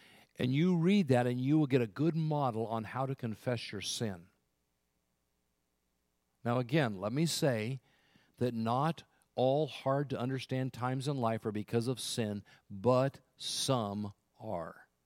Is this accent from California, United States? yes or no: yes; California, United States; I was raised in California. I never lived more than about 20 miles from the ocean. And so the popular look when I was growing up was the surfer look.